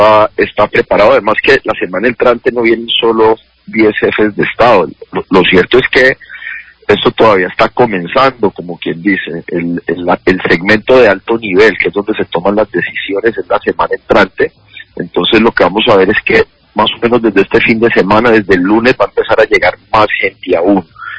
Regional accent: Cali, Valle del Cauca, Colombia; lo digo como alcalde, pero como caleño, es un gran honor para nosotros que el mundo se esté convocando en Cali

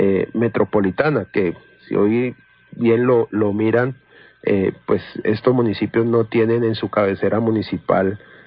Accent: Cali, Valle del Cauca, Colombia; Los caleños seguiremos siendo caleños

